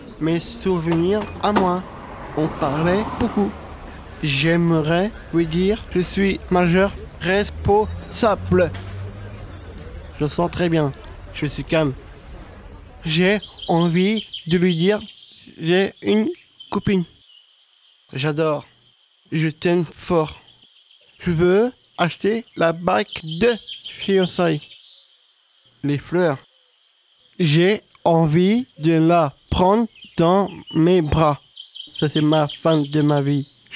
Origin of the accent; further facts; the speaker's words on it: Paris, Île-de-France, France; born there; je suis né à Paris, avec moi, mon frère, ma soeur et mon père.